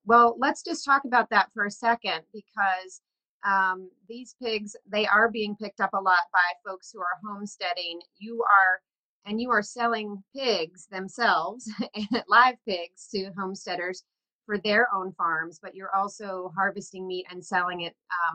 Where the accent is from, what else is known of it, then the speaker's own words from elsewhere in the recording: North Carolina, United States; I grew up in North Carolina, so.